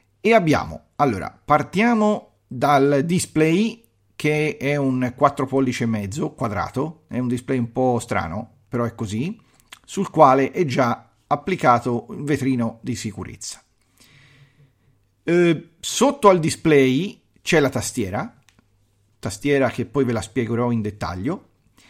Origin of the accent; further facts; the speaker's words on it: Campania, Italy; per me è Gemini, io sono di Campania, scusatemi, per me rimane Gemini